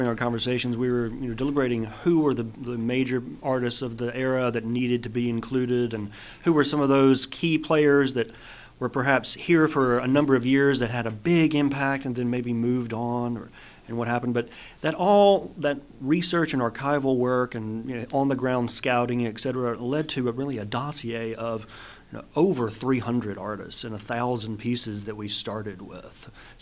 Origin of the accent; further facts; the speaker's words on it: Memphis, Tennessee, United States; being it's from my hometown.